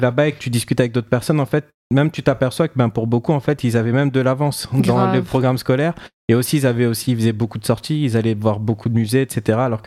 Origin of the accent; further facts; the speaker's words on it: Villepinte, Île-de-France, France; born there; je suis né à Villepinte dans le 93